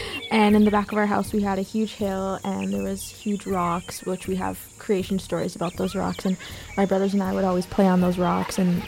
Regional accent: Alberta, Canada; I am from the Kainai Nation and the Piikani Nation. I'm 16 and I'm currently just a student in high school.

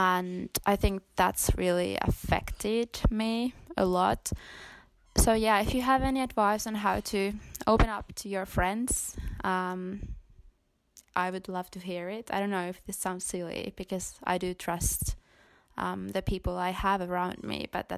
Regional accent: Finland; I am 19 years old and I'm from Finland.

